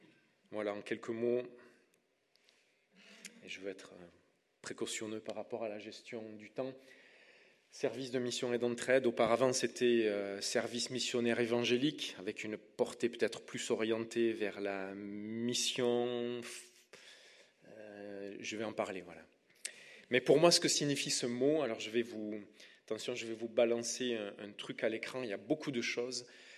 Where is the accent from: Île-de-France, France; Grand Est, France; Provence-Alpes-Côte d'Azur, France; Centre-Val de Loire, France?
Provence-Alpes-Côte d'Azur, France; Marseille; accent: southern French; Mon petit accent traduit mon origine du sud de la France et Marseille